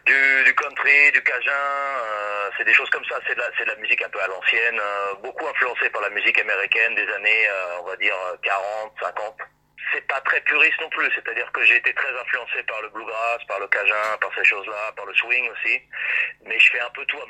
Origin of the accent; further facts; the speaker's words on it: Paris, Île-de-France, France; moved away as an adult; au départ, je suis banlieusard, moi je suis de Paris.